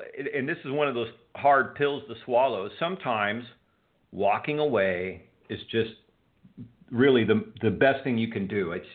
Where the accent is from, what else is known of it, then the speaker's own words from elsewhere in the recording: Texas, United States; And you know, what's interesting is I'm from Texas